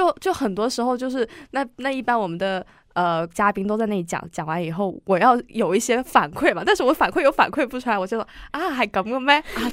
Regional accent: Shenzhen, Guangdong, China; 因为我是说粤语，但是因为我是深圳人，所以我的粤语讲得非常不好

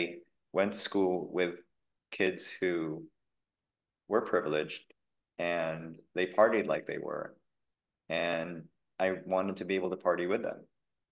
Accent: Manila, Metro Manila, Philippines; So in growing up in Manila, there was a lot of like, my school was very Americanized

